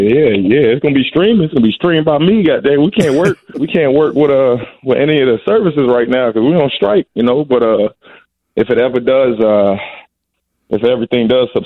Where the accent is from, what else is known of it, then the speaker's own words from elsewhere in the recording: Chesapeake, Virginia, United States; I grew up in Chesapeake, Virginia.